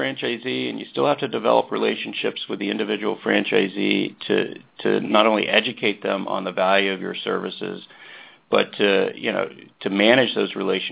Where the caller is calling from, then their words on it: Orlando, Florida, United States; I'm in sunny Orlando, Florida today at our corporate office here.